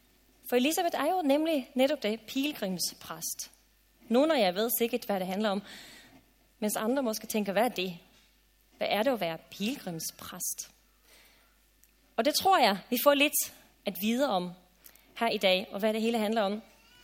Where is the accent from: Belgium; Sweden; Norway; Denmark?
Norway; Jeg er jo selv nordmand